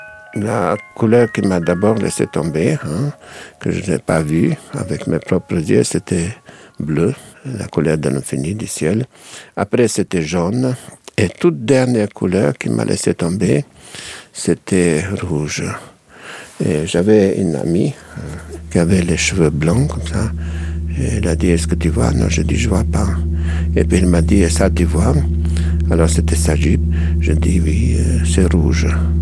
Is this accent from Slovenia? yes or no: yes; Slovenia; J'ai vu ma petite Slovénie, mon pays natal. J'étais un enfant terrible.